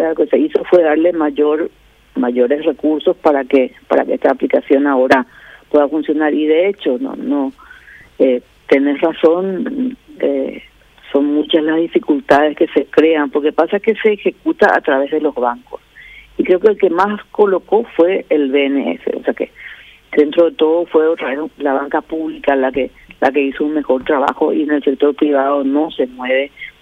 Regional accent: Ciudad del Este, Alto Paraná, Paraguay; yo soy de Ciudad del Este, la situación de Ciudad del Este es calamitosa.

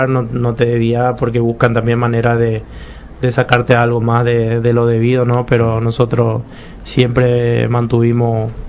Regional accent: Paraguay

